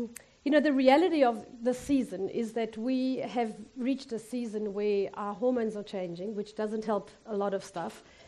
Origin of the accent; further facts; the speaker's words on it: South Africa; moved away as an adult; now in United States; I was raised in South Africa, but I've been here almost 24 years. So my parenting has mostly happened here. So even though the accent is not that southern, I am fully American.